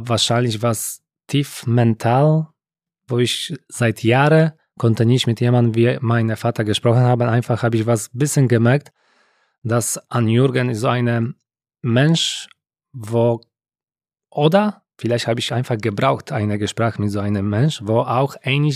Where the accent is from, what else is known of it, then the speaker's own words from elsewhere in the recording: Poland; German is a second language; now in Germany; Und ich war aus Polen